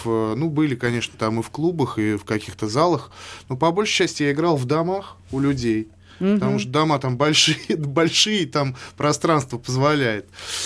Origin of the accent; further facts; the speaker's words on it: Nizhny Novgorod, Nizhny Novgorod Oblast, Russia; Я родом из Нижнего, и он мой земляк.